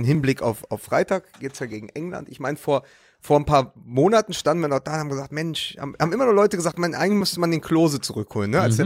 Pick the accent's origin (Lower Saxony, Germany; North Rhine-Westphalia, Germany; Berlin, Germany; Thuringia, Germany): Berlin, Germany; ich mag Vedat Ibisevic als Berliner, als Herthaner irgendwie